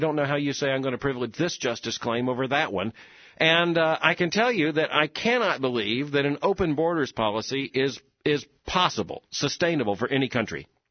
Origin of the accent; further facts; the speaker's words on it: Florida, United States; you know, I grew up in South Florida. I saw what happened with waves of Cuban and Haitian immigration, and I saw what I thought was an unfairness.